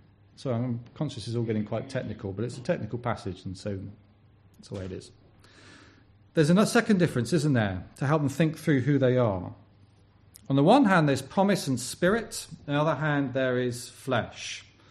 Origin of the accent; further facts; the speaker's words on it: England, United Kingdom; You know, it's like telling me I'm not English. I've got the passport. I can prove it.